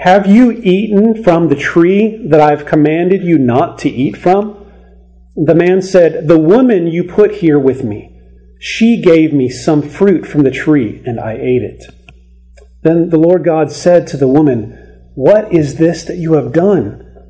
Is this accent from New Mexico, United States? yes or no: no; Minnesota, United States; Many of you know that I grew up in Minnesota, and when I was young, I attended a Christian school there in Minnesota